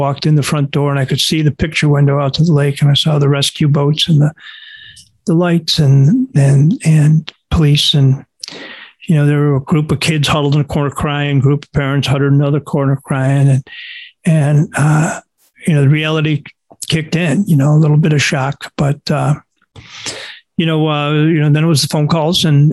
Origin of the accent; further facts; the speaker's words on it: Buffalo, New York, United States; I grew up in Buffalo, as you can see, the Sabres jerseys behind me.